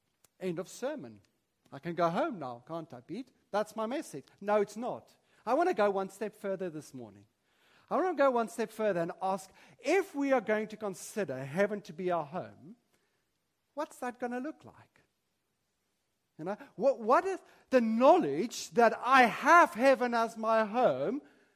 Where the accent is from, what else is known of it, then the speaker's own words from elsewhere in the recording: South Africa; now in London, United Kingdom; Because I'm from South Africa.